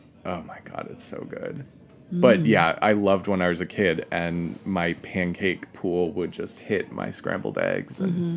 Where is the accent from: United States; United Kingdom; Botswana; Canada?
United States; New Hampshire; I grew up in New Hampshire.